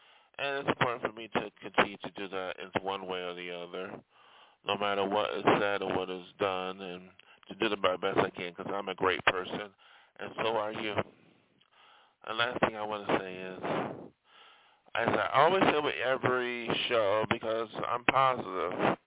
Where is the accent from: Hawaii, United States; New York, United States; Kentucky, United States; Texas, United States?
New York, United States; now in Los Angeles, United States; I left my hometown in New York State, as you already know.